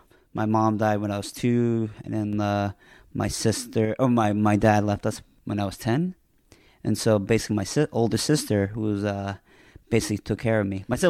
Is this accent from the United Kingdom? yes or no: no; San Gabriel, California, United States; also born or lived in Orange County; Yeah, mainly in San Gabriel, which is near Pasadena.